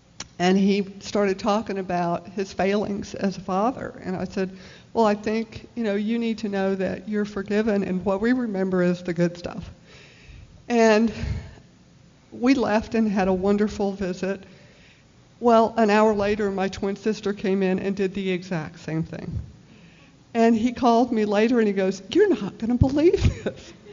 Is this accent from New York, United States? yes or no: no; Newnan, Georgia, United States; from Noonan, Georgia, and a grateful member of Al-Anon.